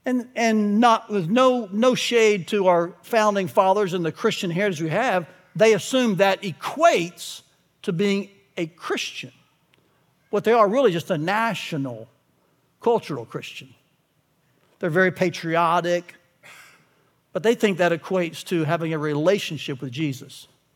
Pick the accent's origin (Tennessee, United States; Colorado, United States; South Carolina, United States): Tennessee, United States; now in Alabama, United States; I live in Alabama. I'm from Tennessee. I'm in the Bible Belt. I live in the buckle of the Bible Belt.